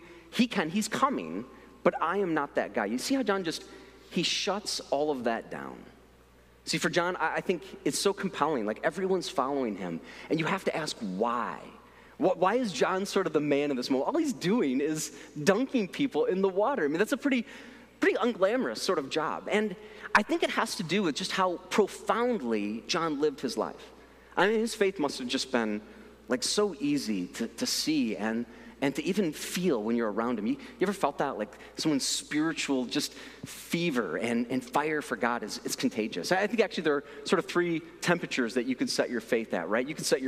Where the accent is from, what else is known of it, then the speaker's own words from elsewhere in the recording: Midwest, United States; And so, you know, I'm from the Midwest, right?